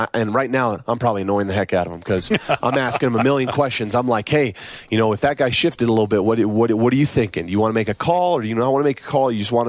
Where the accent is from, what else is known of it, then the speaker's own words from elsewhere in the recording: North Pole, Alaska, United States; also born or lived in Fairbanks; I'm from a small town called North Pole, but I was born in Fairbanks. It's just, you know, it's one of those towns.